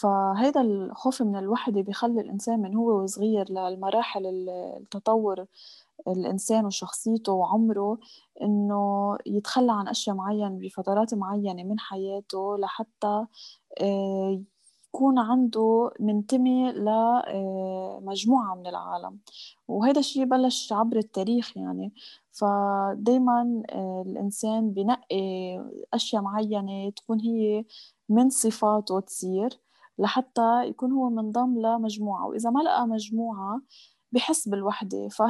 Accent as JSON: {"language": "Arabic", "country": "Lebanon", "said": "وبالنسبة إلي دايما بفكر إنه كلبناني اللي عاش تجارب كتير قاسية بالحياة، من الحرب، من عدم استقرار"}